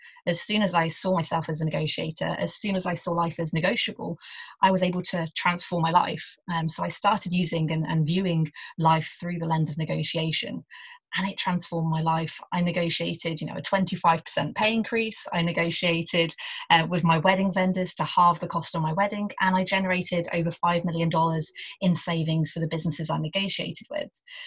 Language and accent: English; England, United Kingdom; So as you may detect from my accent, I was born and raised in England.